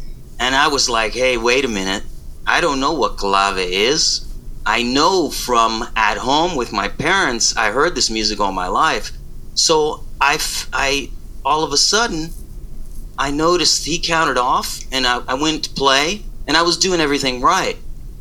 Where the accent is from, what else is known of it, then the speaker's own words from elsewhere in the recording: Virginia, United States; So because I grew up in Virginia, I really didn't know my background really well, besides speaking Spanish at home and knowing the stories. And I went to Puerto Rico many times as a kid.